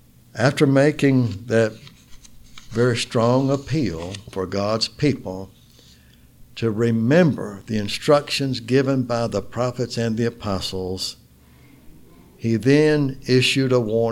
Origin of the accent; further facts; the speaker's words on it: Florida, United States; Well, I'm from Florida. I'm not familiar with basements. We don't have basements in Florida.